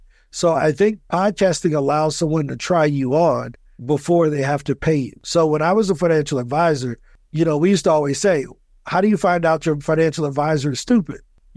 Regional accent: East St. Louis, Illinois, United States; now in Medellin, Colombia; But then I moved to Columbia, and then I realized that, you know what? I had a pretty good growing up in East St. Louis.

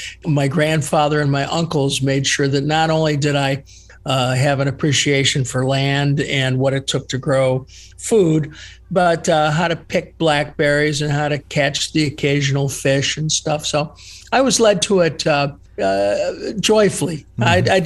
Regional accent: East Cleveland, Ohio, United States; I grew up in East Cleveland. I went to Shaw High School.

